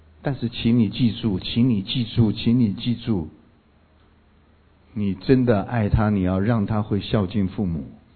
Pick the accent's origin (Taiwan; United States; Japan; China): China; 咱们是中国人嘛，男主外女主内